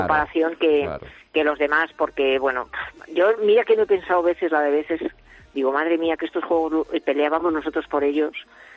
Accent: Spain; para los que somos periodistas españoles

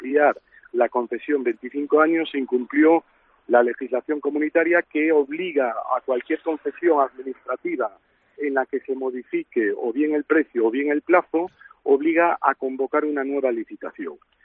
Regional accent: Galicia, Spain; gallegos nos tendríamos que unir para exigir al Gobierno una igualdad de condiciones y que los gallegos somos españoles iguales que los catalanes

